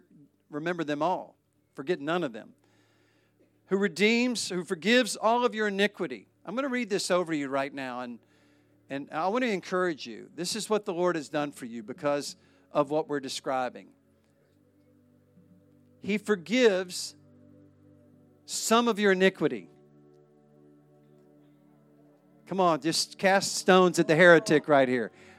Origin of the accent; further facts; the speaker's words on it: New York, United States; I'm a New Yorker, so I'm really special.